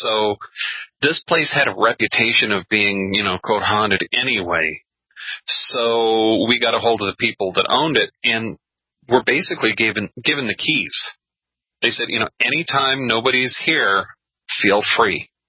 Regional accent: United States; Because I'm an American, so...

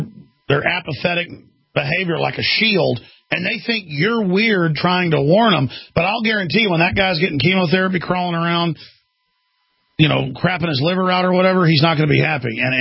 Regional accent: Dallas, Texas, United States; born there; I was born in Dallas.

